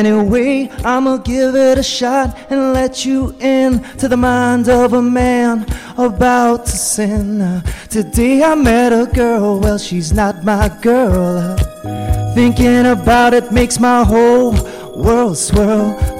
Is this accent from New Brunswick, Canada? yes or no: no; Toronto, Ontario, Canada; I'm from Toronto, Canada.